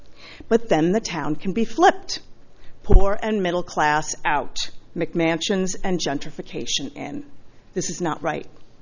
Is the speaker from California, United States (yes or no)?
yes; Los Osos, California, United States; Good morning, Chairman Patterson. … from Los Osos.